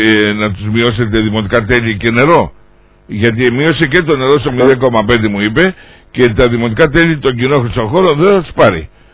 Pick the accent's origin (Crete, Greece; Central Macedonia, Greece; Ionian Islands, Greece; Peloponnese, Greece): Ionian Islands, Greece; Λέω το καλό κομμάτι και προβάλλω την κεφαλονιά μας και αυτό το Άγιο Νησί